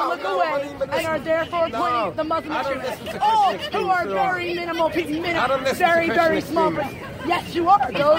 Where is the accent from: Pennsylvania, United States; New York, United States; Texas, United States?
New York, United States; Brooklyn; I'm from New York too. I'm a Brooklyn Jew.